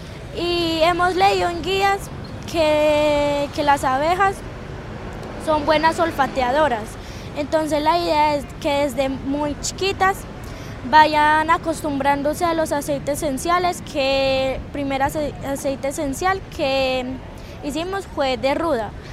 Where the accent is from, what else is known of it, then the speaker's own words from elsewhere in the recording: Belalcázar, Caldas, Colombia; soy de la Institución Educativa del Águila y soy de Belalcázar.